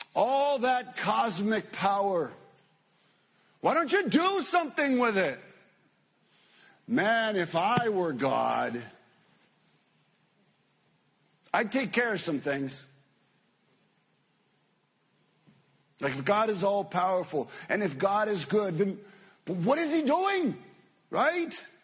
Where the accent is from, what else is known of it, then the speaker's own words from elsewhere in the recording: Mexico; Many of you know I grew up in Mexico, and growing up in Mexico, I was probably pretty much always the tallest kid in class.